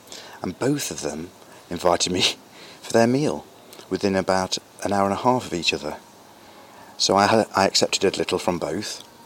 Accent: England, United Kingdom; I've got a reputation for being that English guy with the oil.

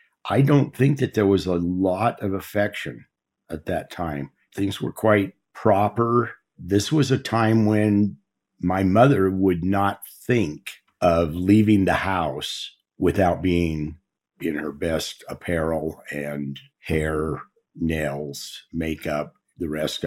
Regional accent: Provo, Utah, United States; born there; I was born on August the 31st, 1950 in Provo, Utah.

